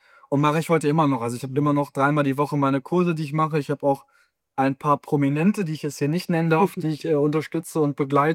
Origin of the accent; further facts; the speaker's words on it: Hanover, Lower Saxony, Germany; Also ich komme aus Hannover und bin nach Bochum gefahren.